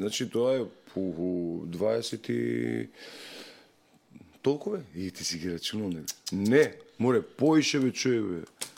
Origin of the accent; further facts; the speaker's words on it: Ilinden, Skopje, North Macedonia; од кај што потекнувам ја од Илинден